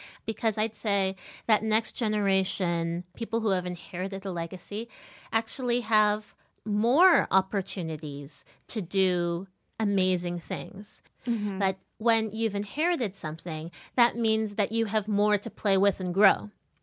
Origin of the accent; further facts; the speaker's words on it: New York, United States; also born or lived in Paris, France; I'm half Black and half Filipino. I grew up in New York and Paris.